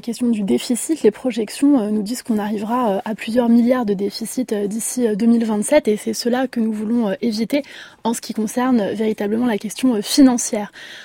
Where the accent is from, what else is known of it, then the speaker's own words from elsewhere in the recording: Paris, Île-de-France, France; Moi, je suis parisienne, d'origine corse. Je suis née à Paris, j'ai vécu à Paris l'essentiel de ma vie.